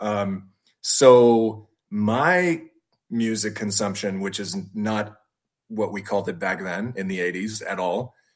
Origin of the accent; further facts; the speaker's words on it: Santa Clarita, California, United States; now in Glendora, United States; Santa Clarita actually is my hometown.